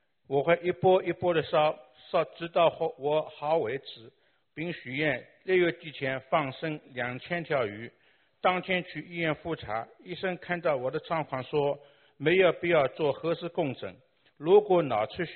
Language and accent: Chinese; Shanghai, China; 我是来自上海的